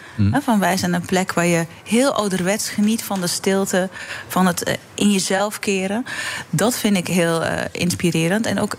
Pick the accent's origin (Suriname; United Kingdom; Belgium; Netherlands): Belgium; born there; België is mijn geboorteland, ondersubsidieert cultuur stelselmatig.